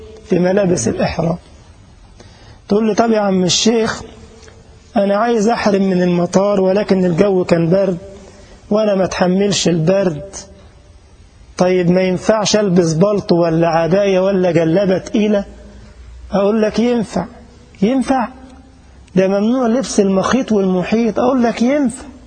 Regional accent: Egypt; اللي جاي من بلدنا مصر

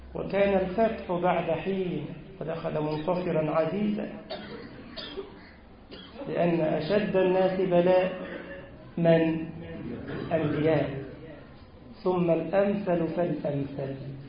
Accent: Egypt; وأن تؤمن بلدنا مصر يا رب العالمين

